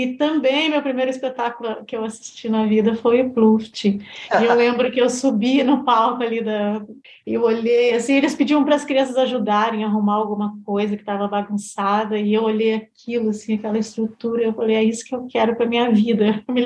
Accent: Rio de Janeiro, Brazil; also born or lived in Salvador / Vitória / Recife; E a gente se mudava. Eu morei em Salvador, em Vitória, em Recife. E aí a gente ia caminhando, né? E quando eu voltei para o Rio de Janeiro, eu fui estudar num colégio que tinha teatro também lá.

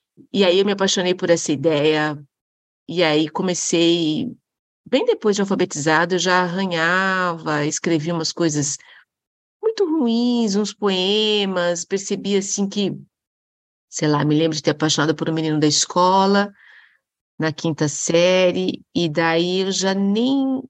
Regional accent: São Bernardo do Campo, São Paulo, Brazil; lá em São Bernardo do Campo, onde eu fui criada

